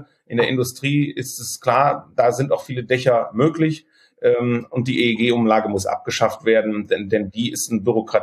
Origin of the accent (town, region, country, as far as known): Cologne, North Rhine-Westphalia, Germany